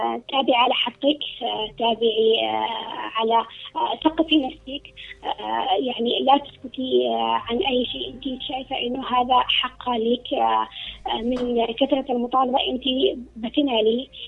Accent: Yemen; أنا قبل ما أكون نازحة أنا يمنية

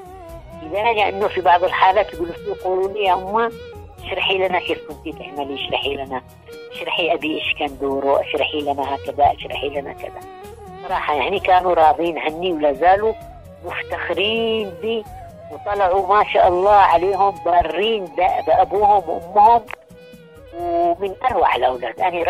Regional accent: Aden, Yemen; وأنا في من عدن

